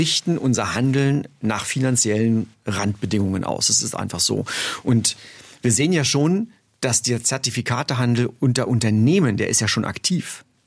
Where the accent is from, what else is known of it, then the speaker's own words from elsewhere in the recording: Brandenburg, Germany; ich komme aus Brandenburg, ich komme aus dem Osten. Ich habe kennengelernt, was es bedeutet, in einer nicht freien Gesellschaft aufzuwachsen.